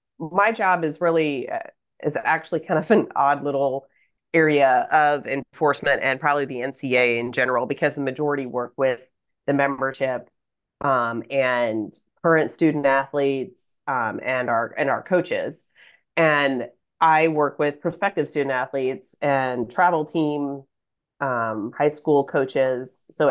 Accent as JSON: {"language": "English", "town": "Louisville", "region": "Kentucky", "country": "United States", "said": "Yeah, I'm from Louisville, so"}